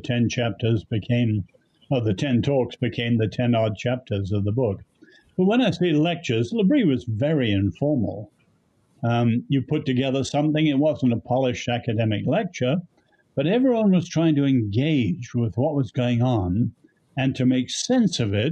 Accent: China; now in United States; But I grew up in China with lots of Americans, both at school and in Nanjing, where we lived in the capital.

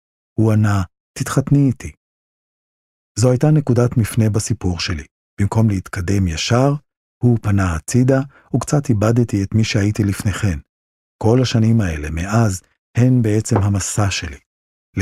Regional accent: Jerusalem, Jerusalem District, Israel; also born or lived in Brazil / Venezuela / Modiin; ואני נולדתי כשהיו בשליחות בברזיל. כשחזרנו לארץ, אחרי עוד שליחות בוונצואלה, גרנו בירושלים. וכשהייתי בת 12, עברנו לבית דו-משפחתי במודיעין.

